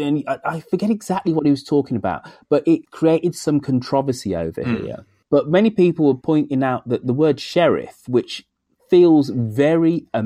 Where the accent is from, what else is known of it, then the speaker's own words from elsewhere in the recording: England, United Kingdom; The Second World War is what it means to us yeah. as English people.